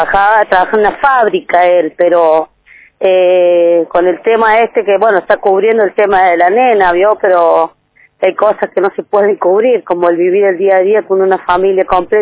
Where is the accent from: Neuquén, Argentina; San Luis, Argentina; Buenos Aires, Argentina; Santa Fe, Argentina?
San Luis, Argentina; porque están abandonados y somos de San Luis y es una vergüenza.